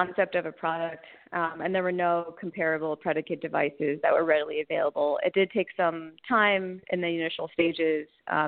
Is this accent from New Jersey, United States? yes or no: yes; Somerville, New Jersey, United States; born there; I was born in Somerville, New Jersey, so not far from where we manufacture our products. I went to Hillsborough High School